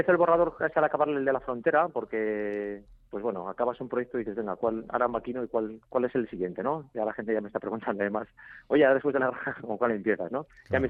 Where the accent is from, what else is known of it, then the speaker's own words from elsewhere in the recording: Logroño, La Rioja, Spain; Sí, yo soy natural de Logroño y eso es, Logroño, capital de La Rioja.